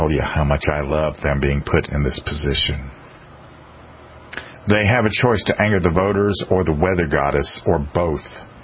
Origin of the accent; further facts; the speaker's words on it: South Carolina, United States; Here in my home state of South Carolina, I see some occasionally.